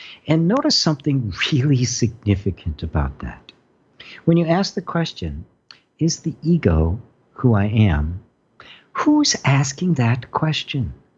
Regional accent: Midwest, United States; Okay, so I'm an Irish Catholic in the Midwest

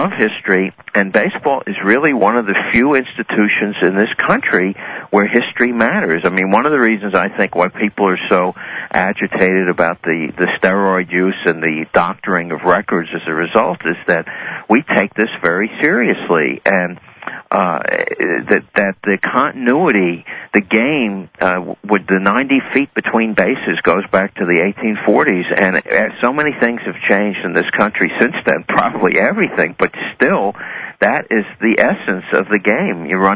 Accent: New York City, New York, United States; I grew up in New York City, and I was old enough, I was a teenager when the Dodgers left for your city.

